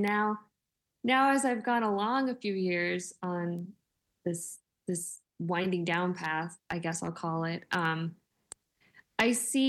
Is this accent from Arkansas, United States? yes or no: no; Albuquerque, New Mexico, United States; also born or lived in Minneapolis; Like, I grew up in Albuquerque. I don't know anyone in Albuquerque. Well, Minneapolis is sort of my community, but I live out here.